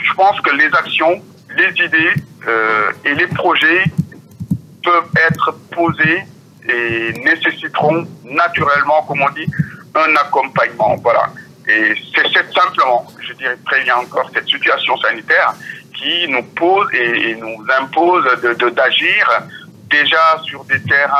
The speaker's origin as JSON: {"language": "French", "country": "Senegal", "said": "voilà, en tant que Sénégalais."}